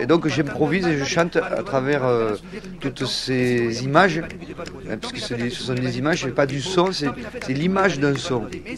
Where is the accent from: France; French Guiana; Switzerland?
Switzerland; Bern; accent: Bernese; Donc moi, évidemment, j'ai un accent, je suis bernais